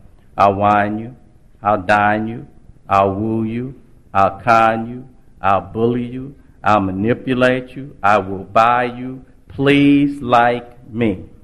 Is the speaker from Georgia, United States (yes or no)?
no; Los Angeles, California, United States; I come from South Central L.A. The time I grew up, we just called it Watts. You know, I come from a rather large family, you know, and we didn't have a lot. We stayed in a two-bedroom apartment, and I have five brothers.